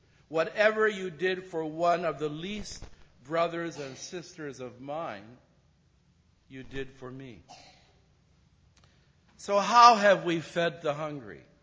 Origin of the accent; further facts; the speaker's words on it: Canada; I'm a Canadian. I still have allegiance to Her Majesty the Queen.